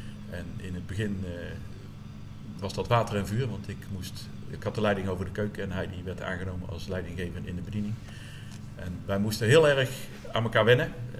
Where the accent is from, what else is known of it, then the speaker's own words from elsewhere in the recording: Zaltbommel, Gelderland, Netherlands; ik ben geboren en getogen in Zaltbommel.